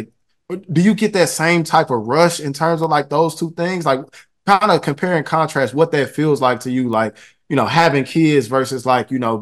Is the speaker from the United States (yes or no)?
yes; St. Louis, Missouri, United States; growing up in St. Louis in the inner city